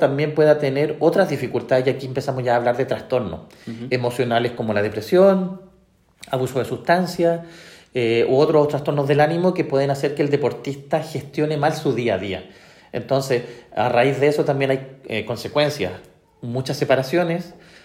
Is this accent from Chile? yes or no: yes; Chile; Nosotros en Sudamérica, como buen chileno, a veces pensamos y nos miramos y nos nivelamos en términos de Sudamérica.